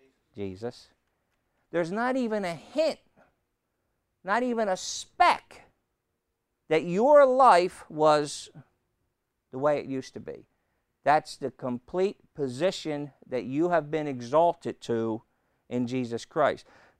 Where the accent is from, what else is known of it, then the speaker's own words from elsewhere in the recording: United States; born there; Legally, I am a citizen of the United States. I was born in the United States.